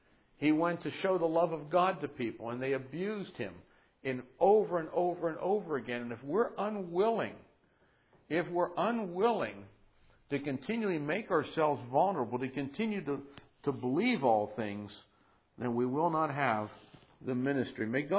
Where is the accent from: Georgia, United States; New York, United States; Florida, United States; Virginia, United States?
New York, United States; Isn't that kind of the foundation of being a New Yorker? We don't trust anybody.